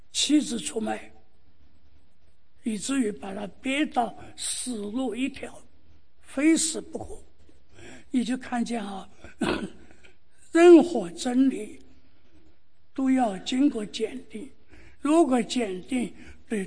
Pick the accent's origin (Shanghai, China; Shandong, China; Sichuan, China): Sichuan, China; Chengdu; 我回我的家乡成都